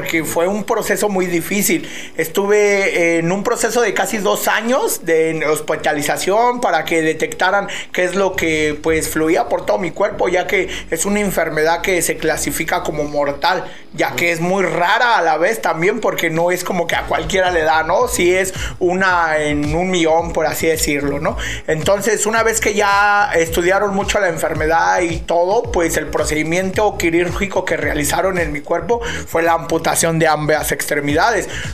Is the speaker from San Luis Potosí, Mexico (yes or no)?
no; Nezahualcóyotl, State of Mexico, Mexico; soy originario de la Ciudad de México. Bueno, Estado de México, que ya prácticamente cambió. Muchos se confunden, pero soy originario del Estado de México.